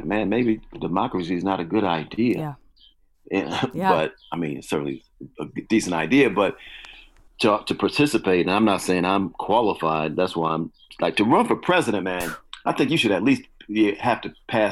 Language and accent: English; Chicago, Illinois, United States; I grew up in Chicago, and then the south suburbs, and then back in Chicago.